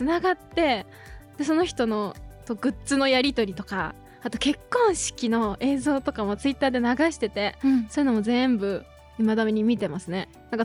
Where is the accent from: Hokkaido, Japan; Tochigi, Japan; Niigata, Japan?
Niigata, Japan; そうなんです、新潟なので